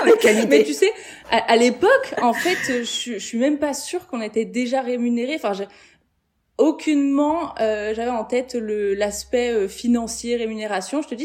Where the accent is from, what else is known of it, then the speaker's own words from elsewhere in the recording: Troyes, Grand Est, France; born there; Alors, je suis née à Troyes et je suis allée faire mes études à Paris à 18 ans.